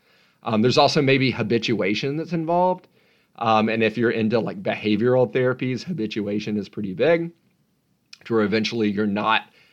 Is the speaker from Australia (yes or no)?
no; the South, United States; accent: Southern; I think sort of with my Southern accent and the way I've heard it pronounced before, I go with misophonia